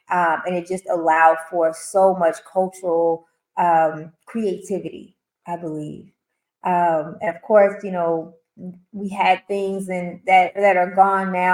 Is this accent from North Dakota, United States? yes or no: no; Oakland, California, United States; And when I think about the influence that growing up in Oakland has had on me